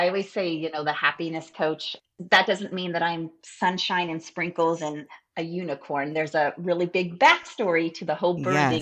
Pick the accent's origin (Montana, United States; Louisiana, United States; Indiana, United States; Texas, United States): Indiana, United States; accent: Southern; I'm right on the river, so I'm 5 minutes from Kentucky. So right. My accent is even more Southern because of that.